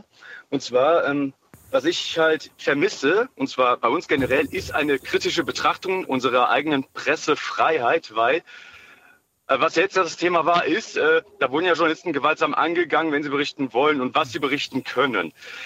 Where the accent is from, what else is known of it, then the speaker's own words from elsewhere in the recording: Rhine-Main, Germany; ich komme aus dem Rhein-Main-Gebiet